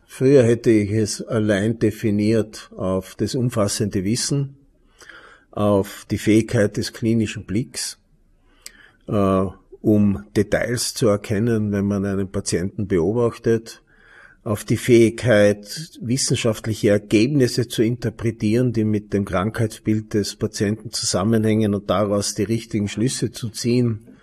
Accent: Schwaz, Tyrol, Austria; meine Heimatstadt, in der ich aufgewachsen bin und der ich ansässig bin, ist Schwarz, und Schwarz hat ca. 14.000 Einwohner.

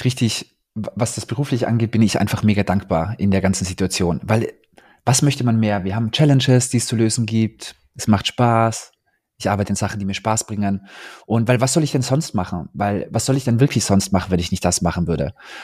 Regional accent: Tyrol, Austria; Ich komme ja aus Tirol

